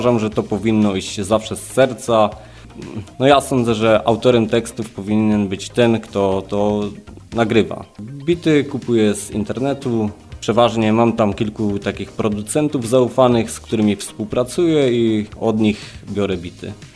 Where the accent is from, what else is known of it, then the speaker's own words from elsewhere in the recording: Silesian Voivodeship, Poland; bo ja jestem ze Śląska, urodziłem się w Redutowach, tutaj mieszkam i zawsze jakby gdzieś szedłem, kopalnia zawsze była, fedrowała